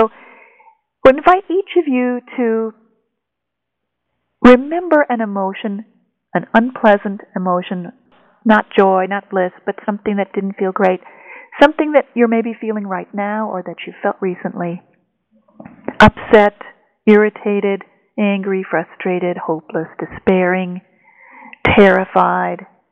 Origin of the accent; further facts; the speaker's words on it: Midwest, United States; And I know when I grew up in the Midwest, we had only two ways of being with emotion.